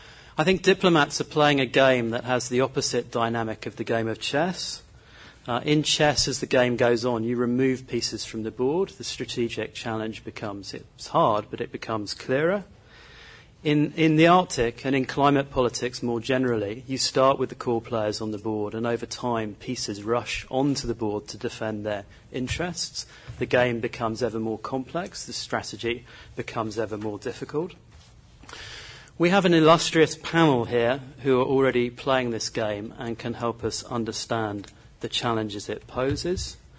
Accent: South East England, United Kingdom; I'm a Brit, as you can probably hear from the accent, and I grew up in the south of England in a place where snow happened almost never.

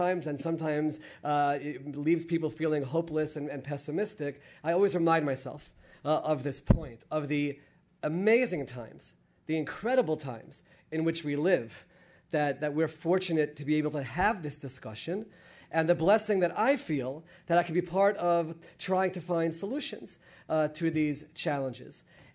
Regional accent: Washington, District of Columbia, United States; It's always great for me to come to the town where I grew up in the Washington area

